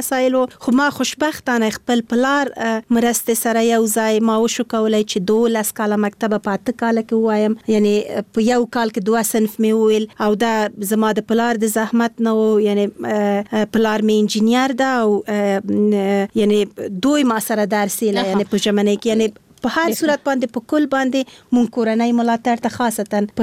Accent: Kabul, Afghanistan; born there; زه د اصلا پلار مې د خوست ده مور مې د پکتیا ده او زه په خپله کابل کې زیږیدلی یم خو په هر صورت د خوست ایل کېږم

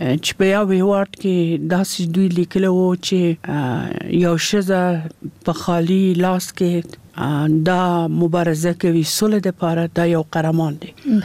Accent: Kabul, Afghanistan; زه د کابل یم او په کابل ښار کې پیدا شوم او د دلته په کابل کې ما سبک ویلی ده.

